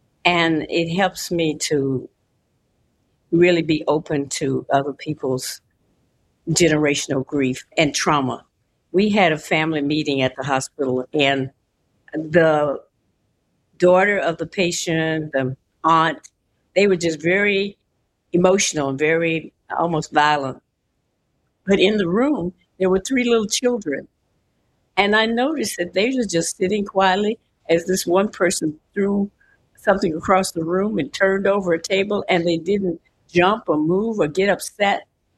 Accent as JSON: {"language": "English", "region": "Kentucky", "country": "United States", "tie": "born there", "said": "I was born in Kentucky a year before the end of World War II."}